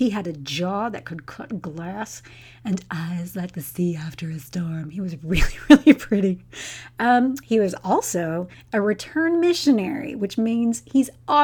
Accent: Texas, United States; So growing up in Texas like I did, you know, this whole concept of the big ask was completely new to me.

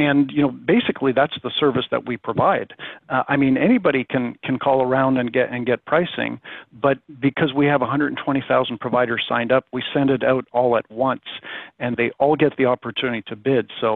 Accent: Canada; I'm originally from Canada.

